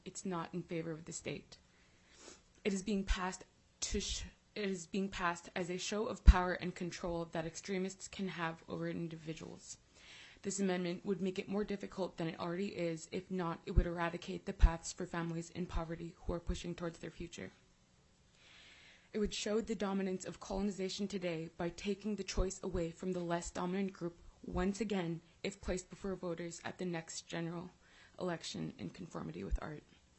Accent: Bethel, Alaska, United States; I'm from Bethel in St. Mary's, Alaska.

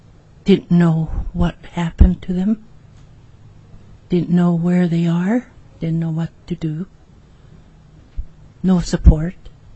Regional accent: Kake, Alaska, United States; Born and raised in Cake, Alaska.

